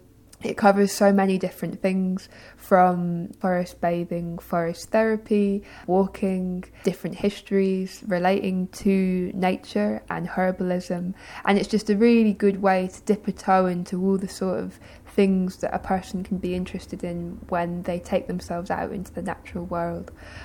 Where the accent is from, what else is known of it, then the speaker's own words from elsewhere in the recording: London, United Kingdom; Well, I grew up in London